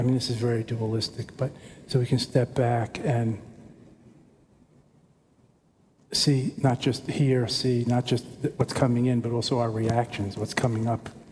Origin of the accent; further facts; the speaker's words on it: New York, United States; I mean, I'm a New Yorker and I don't live in New York.